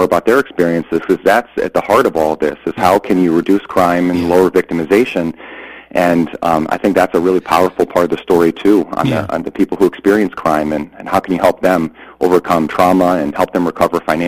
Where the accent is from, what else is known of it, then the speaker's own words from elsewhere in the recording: Glastonbury, Connecticut, United States; Yeah, I grew up in Glen Glastonbury here in the state.